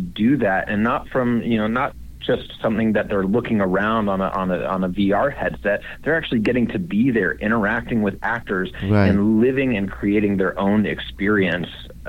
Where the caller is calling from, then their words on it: Beverly Hills, California, United States; I'm calling you from our little office over in Beverly Hills that we have set up for the next couple months.